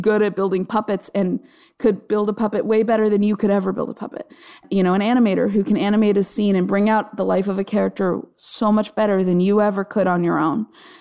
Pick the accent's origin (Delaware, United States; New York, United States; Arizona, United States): Arizona, United States; I grew up in Arizona where you don't, like, the idea of doing something creative as a job is, like, absurd.